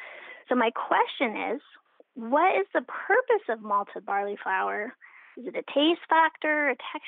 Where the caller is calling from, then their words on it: Seattle, Washington, United States; I'm calling from the Seattle area.